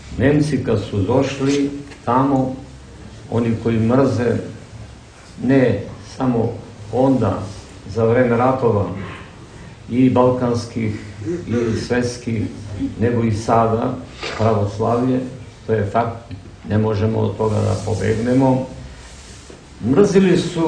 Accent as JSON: {"language": "Serbian", "country": "North Macedonia", "said": "kod nas u Makedoniji imamo mnogo srpkinja iz Crne Gore koji su se udali za naše Makedonce i samo u mom selu znamo za 4-5 njih"}